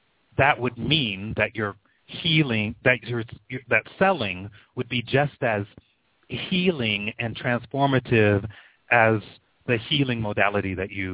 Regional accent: West Coast, United States; I grew up on the West Coast. I still live here in the beautiful Northwest corner of the world

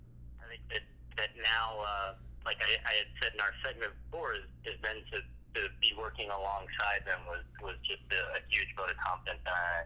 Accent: Texas, United States; I grew up in Texas, and, the Chicano movement and even the word Chicano was something that was very foreign to me until I came out to go to school at Stanford.

